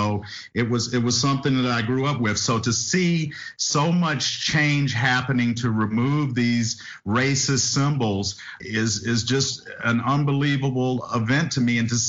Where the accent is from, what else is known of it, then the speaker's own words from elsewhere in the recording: Southern United States, United States; I grew up in the South around them